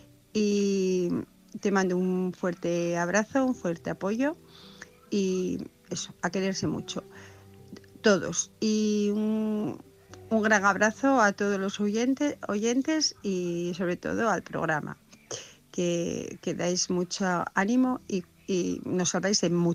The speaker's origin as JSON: {"language": "Spanish", "town": "Oviedo", "region": "Asturias", "country": "Spain", "said": "de Oviedo."}